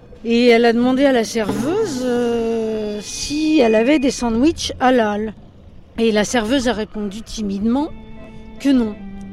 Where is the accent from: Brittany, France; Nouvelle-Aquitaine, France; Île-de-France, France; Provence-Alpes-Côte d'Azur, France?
Brittany, France; Je viens de Bretagne, du Nord Finistère, donc une région extrêmement agricole.